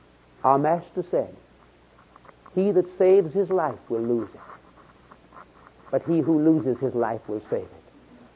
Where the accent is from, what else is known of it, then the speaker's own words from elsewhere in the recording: Jamaica; born there; I'm a Britisher. You wonder where my accent is from, and I'm proud. You know, I was born in Jamaica, British Empire.